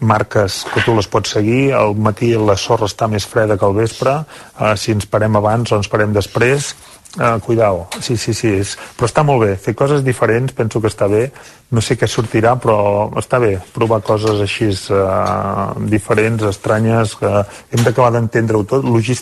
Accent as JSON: {"language": "Catalan", "town": "Folgueroles", "region": "Catalonia", "country": "Spain", "said": "Bueno, jo sóc de Folgueroles, jo sóc osonenc"}